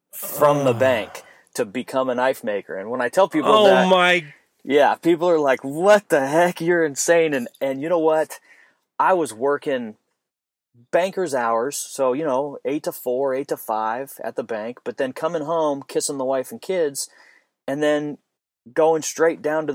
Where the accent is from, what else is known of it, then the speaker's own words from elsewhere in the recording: Phoenix, Arizona, United States; I'm from Phoenix, Arizona originally